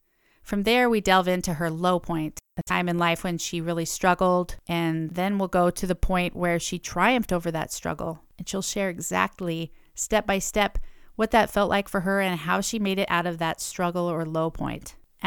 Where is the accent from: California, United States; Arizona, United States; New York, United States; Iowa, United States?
Iowa, United States; I was born and raised in Iowa. I grew up on a farm outside of a tiny little town.